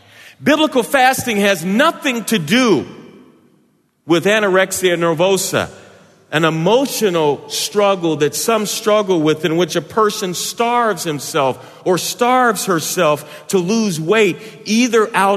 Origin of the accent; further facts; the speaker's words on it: St. Louis, Missouri, United States; Dick Gregory grew up in the same neighborhood I grew up in St. Louis.